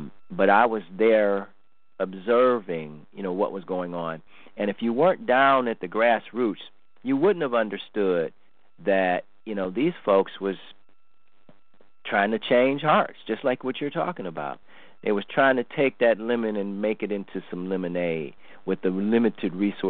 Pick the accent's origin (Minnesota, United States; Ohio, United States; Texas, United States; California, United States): Ohio, United States; Cleveland; I'm from Ohio, Cleveland, born and raised.